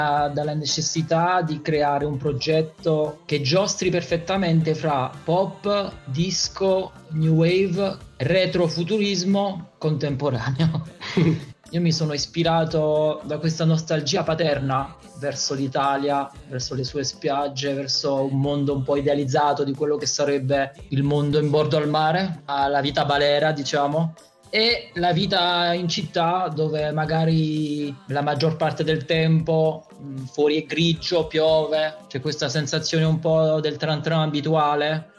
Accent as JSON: {"language": "Italian", "region": "Geneva", "country": "Switzerland", "tie": "born there", "said": "è produttore di musica elettronica di 39 anni, sono nato a Ginevra da padre napoletano, da madre madrilena."}